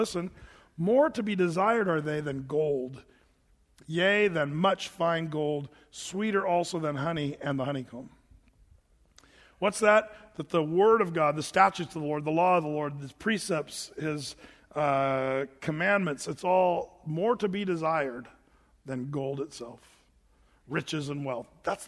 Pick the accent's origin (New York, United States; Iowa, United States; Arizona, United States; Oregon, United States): Oregon, United States; You know, that's what I grew up here in Southern Oregon. They used to say that.